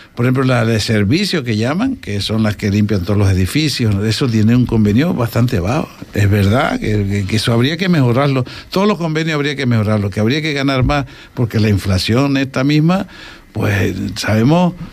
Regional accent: Canary Islands, Spain; que somos canarios también.

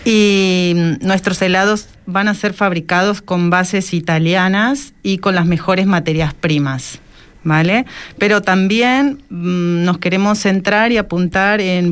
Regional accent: Argentina; now in Fuerteventura, Spain; Ninus es de Alemania y yo soy de Argentina.

